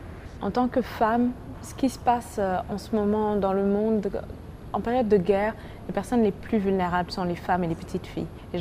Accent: Mali; Je suis née et j'ai grandi au Mali.

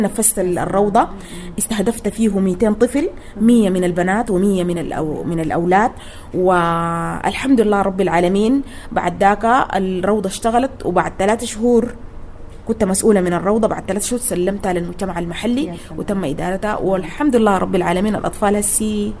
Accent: Sudan; نحن كمجتمع سوداني وكمجتمع في دارفور

